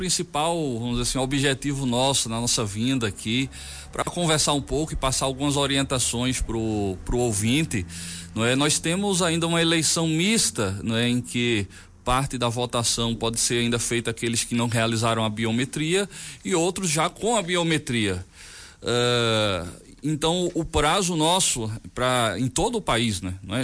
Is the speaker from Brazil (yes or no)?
yes; Natal, Rio Grande do Norte, Brazil; moved away; Eu sou de Natal, Rio Grande do Norte.